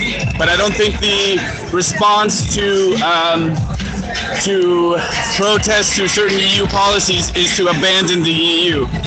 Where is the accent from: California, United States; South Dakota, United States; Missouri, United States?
California, United States; San Francisco; now in Rome, Italy; I'm from San Francisco, California, but I've lived in Rome for 6 years.